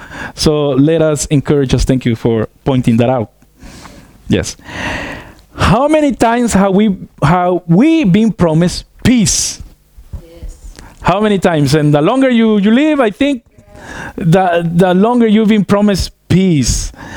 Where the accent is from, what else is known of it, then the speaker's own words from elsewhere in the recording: California, United States; I grew up in California, so it went through California and it shook the windows